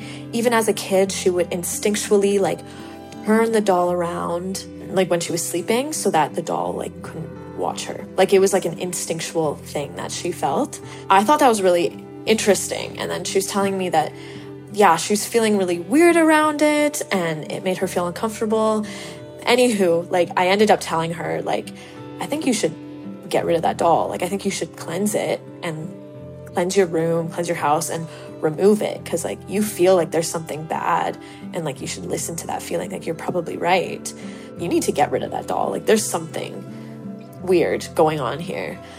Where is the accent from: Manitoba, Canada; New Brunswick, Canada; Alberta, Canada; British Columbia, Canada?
Alberta, Canada; I'm 23 from Alberta.